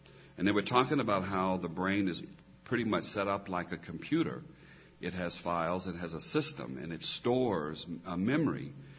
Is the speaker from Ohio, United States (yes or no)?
no; Okmulgee, Oklahoma, United States; born there; I was born in Okmulgee, Oklahoma, out in the country, really, a community called Nuyaka, which is a Choctaw Native American and African American community back then.